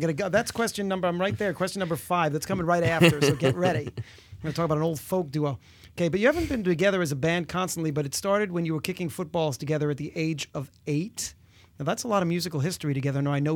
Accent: New York, United States; born there; I was born in New York, and it gives me major problems.

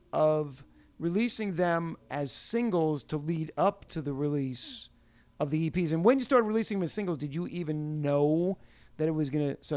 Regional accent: New York, United States; and I'm interrupting personally because I'm a New Yorker

